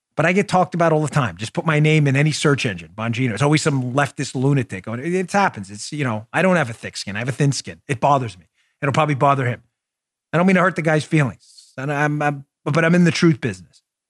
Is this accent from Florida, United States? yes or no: yes; Florida, United States; trying to knock my home state of Florida on their coronavirus response